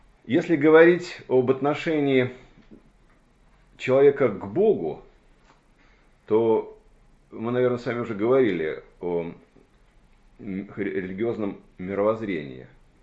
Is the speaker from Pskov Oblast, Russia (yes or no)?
no; Moscow, Russia; я говорю, вот я из Москвы